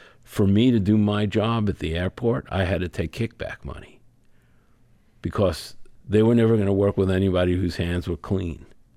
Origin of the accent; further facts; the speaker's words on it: Brooklyn, New York, United States; Look, I grew up in Brooklyn. I grew up in an area where there was a lot of mob connections, and everybody in New York is hustling all the time